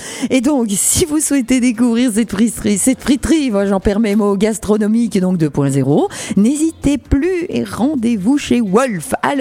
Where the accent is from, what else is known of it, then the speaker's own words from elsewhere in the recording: Belgium; accent: Belgian; c'est un must pour les Belges, avec mon petit accent incroyable.